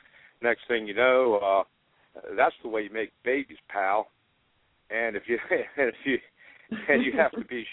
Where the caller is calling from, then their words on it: Richmond, Virginia, United States; Yeah, I'm calling from Richmond, Virginia.